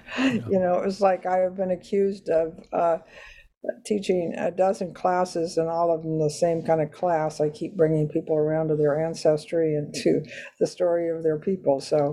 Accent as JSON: {"language": "English", "region": "Nebraska", "country": "United States", "tie": "born or raised there", "said": "where I grew up on the Nebraska prairie, out in the Nebraska sandhills, and my relationship to that land."}